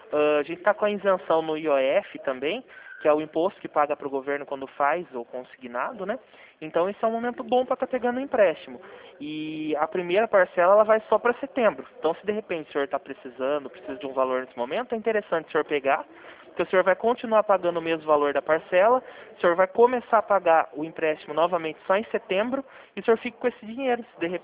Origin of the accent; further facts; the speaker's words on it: Itapira, São Paulo, Brazil; eu trabalho aqui no Iguaçu, mas eu sou de Itapira também.